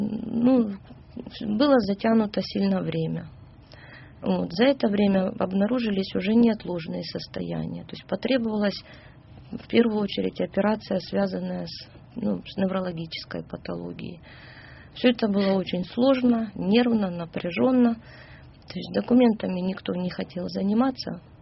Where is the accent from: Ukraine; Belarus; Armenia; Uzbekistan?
Ukraine; Donetsk, Donetsk Oblast; now in Moscow, Russia; Мы из Донецка. Приехали в Москву в сопровождении МЧС России 6 февраля для лечения тяжелого ребенка.